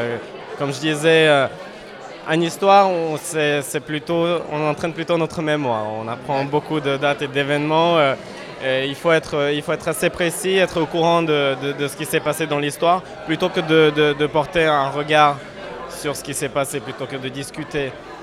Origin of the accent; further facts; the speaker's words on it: Kyiv, Kyiv City, Ukraine; je viens de Kiev, en Ukraine.